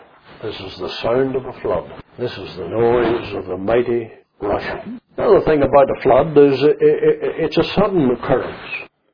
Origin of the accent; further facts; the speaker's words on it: Lisnaskea, Northern Ireland, United Kingdom; I was born in Kinahe, outside of Lisnaskee, where we lived.